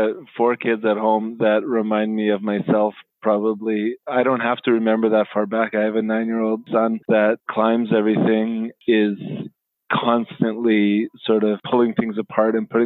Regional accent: Winnipeg, Manitoba, Canada; I grew up in Winnipeg. I've lived here all my life. All my family is from here.

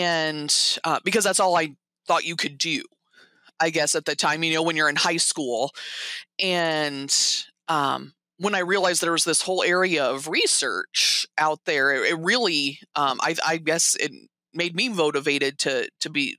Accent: Indiana, United States; now in Montana, United States; you know, I'm originally from Indiana. I never would in my life would have thought I would have made it to Montana.

